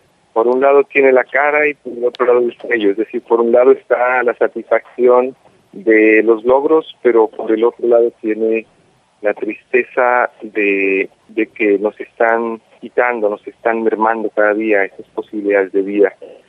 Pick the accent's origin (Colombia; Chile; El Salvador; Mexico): Colombia; Ver en Colombia, creo que no solamente en Colombia, pero en mi país, todas las ciudades están invadidas